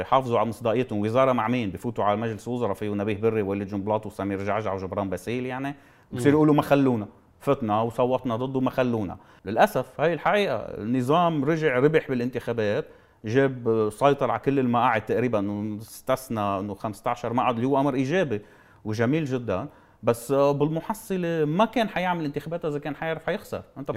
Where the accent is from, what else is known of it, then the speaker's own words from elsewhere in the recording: Lebanon; يعني مع انه دستوريا ما في حدا بيمثل الطوائف عندنا بلبنان